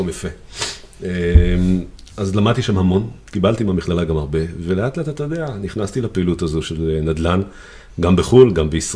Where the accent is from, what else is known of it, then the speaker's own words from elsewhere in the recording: Rishon LeZion, Central District, Israel; אני יליד ראשון לציון, גדלתי בחולות ראשון, לא רחוק מהים